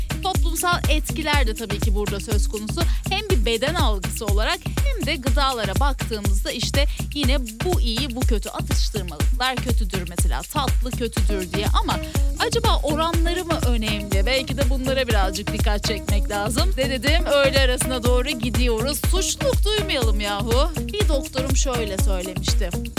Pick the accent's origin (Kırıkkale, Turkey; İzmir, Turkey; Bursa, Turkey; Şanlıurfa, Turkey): İzmir, Turkey; Zaten kalın giyinmeyi sevmiyorum, bir İzmirli olarak bunu belirteyim